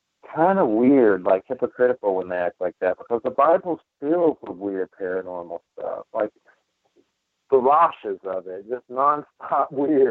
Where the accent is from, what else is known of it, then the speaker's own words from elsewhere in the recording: Georgia, United States; also born or lived in Alabama; now in Florida, United States; I live in here in Alabama. I mean, well, I've lived in Alabama. Now I'm in Florida. I'm originally from Georgia.